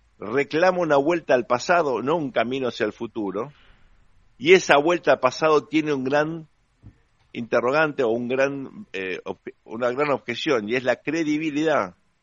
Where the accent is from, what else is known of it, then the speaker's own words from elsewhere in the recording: Uruguay; yo vengo del Uruguay, mirando lo que pasa en el Uruguay, bueno, estamos realmente sorprendentemente bien